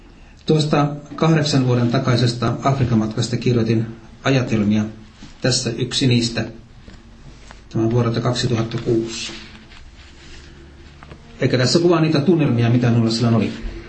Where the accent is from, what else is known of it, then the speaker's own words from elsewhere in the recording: Turku, Southwest Finland, Finland; ja olen Turusta lähtöisin. En ole syntynyt siellä, mutta asunut lähes parikymmentä vuotta. Mä synnyin kristittyyn perheeseen